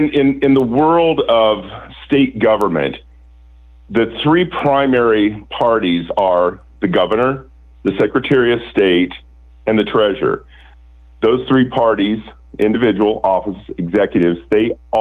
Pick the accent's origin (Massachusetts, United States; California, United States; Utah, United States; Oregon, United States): Oregon, United States; to Oregon, my home state, and do some good for us.